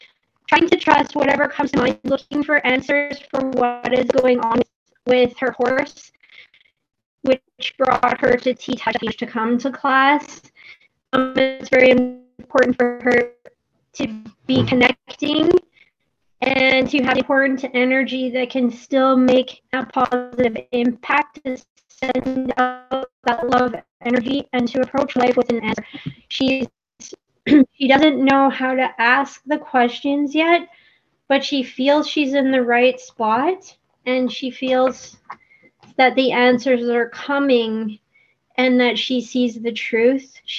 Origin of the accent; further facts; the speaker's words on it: Kamloops, British Columbia, Canada; I'm from Kamloops, BC.